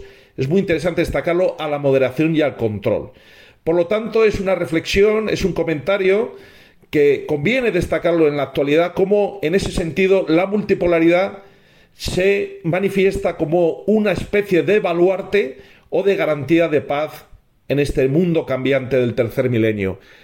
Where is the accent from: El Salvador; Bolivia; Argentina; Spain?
Spain; desde España, el representante del Club de Periodistas de México en mi país.